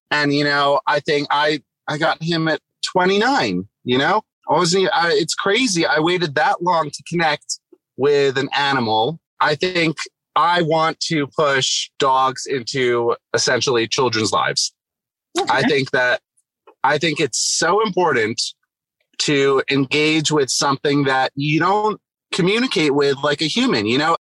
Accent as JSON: {"language": "English", "region": "East Coast", "country": "United States", "tie": "born or raised there", "said": "because I grew up on the East Coast outside of New York City."}